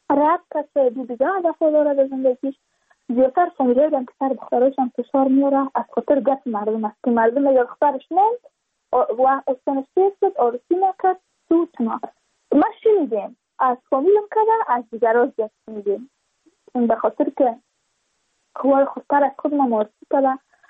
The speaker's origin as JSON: {"language": "Persian", "region": "Badakhshan", "country": "Afghanistan", "said": "چون ما از بدخشان هستیم. یعنی منطقای دور دستش"}